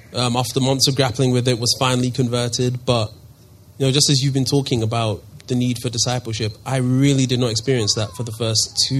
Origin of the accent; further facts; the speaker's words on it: London, United Kingdom; moved away as an adult; I am 26. As you can tell by my funny accent, I'm not from around here. Originally born and raised in London. That's where I grew up and moved here about 3 months ago